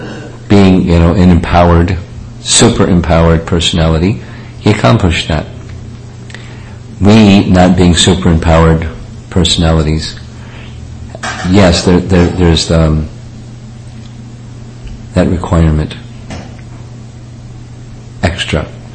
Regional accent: United States; I was unaware of this principle because I grew up in America.

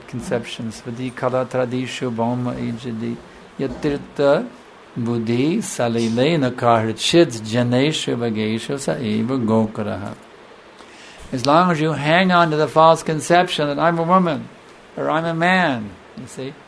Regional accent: India; born there; because I was born in India, therefore India is a holy place, because I was born there.

